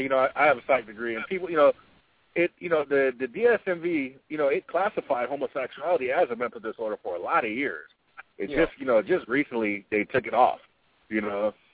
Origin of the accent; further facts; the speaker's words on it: Oakland, California, United States; like I said, I'm from Oakland. I'm from the Bay Area.